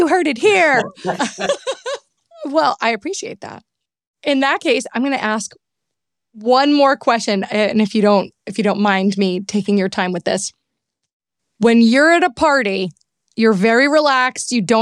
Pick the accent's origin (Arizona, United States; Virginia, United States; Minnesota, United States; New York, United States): New York, United States; New York City; I'm from New York City. I said Queens, and I have to tell you something.